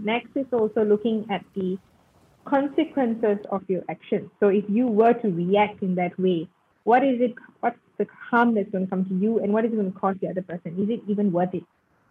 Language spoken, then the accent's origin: English; Ipoh, Perak, Malaysia; I'm from Ipoh, so we used to travel quite a bit.